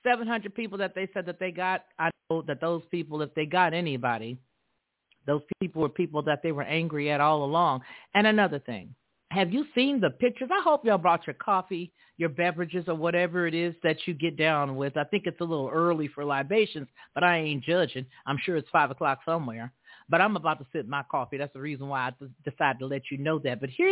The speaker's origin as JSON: {"language": "English", "region": "the South", "country": "United States", "said": "I'm from the South. I ain't got a problem with that flag."}